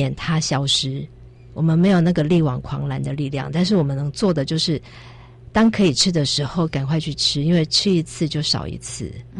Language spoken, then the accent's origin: Chinese; Taiwan; 也就是我们台湾人来说的话比较适口的一个味道